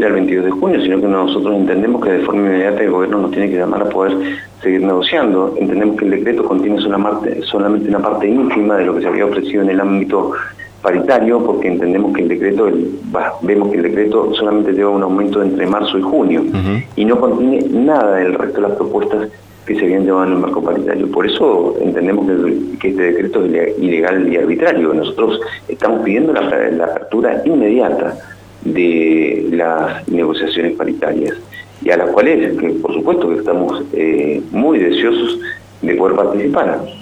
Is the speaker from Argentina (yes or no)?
yes; Mendoza, Argentina; nosotros mismos somos mendocinos